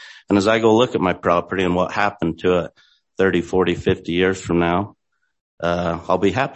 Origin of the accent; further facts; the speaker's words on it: Spanish Fork, Utah, United States; I'm from Spanish Fork, Utah, a lifelong resident of Spanish Fork, Utah